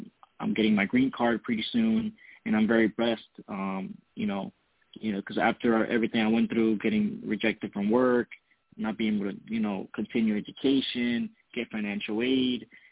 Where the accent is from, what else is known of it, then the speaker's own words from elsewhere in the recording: Honduras; Oh, I'm from Honduras, Central America, where it's a lot of crime rates. It's a very horrible country.